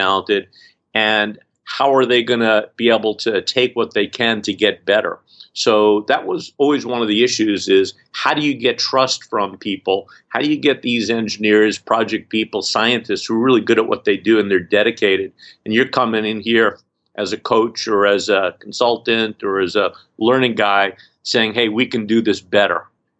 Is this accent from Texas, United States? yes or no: no; Brooklyn, New York, United States; So I was a kid growing up in Brooklyn. I was about 10 in 68, 69.